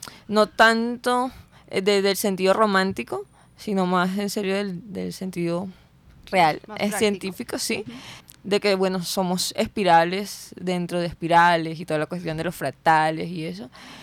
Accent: Barranquilla, Atlántico, Colombia; Por lo menos de nosotras que somos acá de Barranquilla.

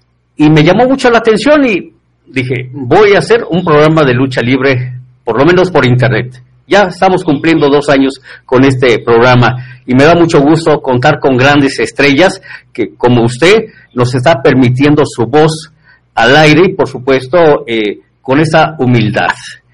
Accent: Ciudad Guzmán, Jalisco, Mexico; Yo andaba en Ciudad Guzmán, por ahí en mi tierra

